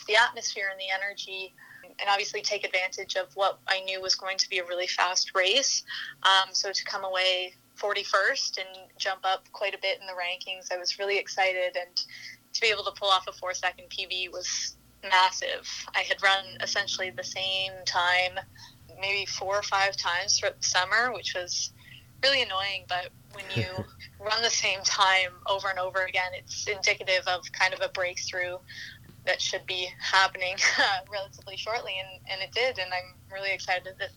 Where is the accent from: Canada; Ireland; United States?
Canada; Cobourg, Ontario; growing up in Cobourg, had a great experience with running.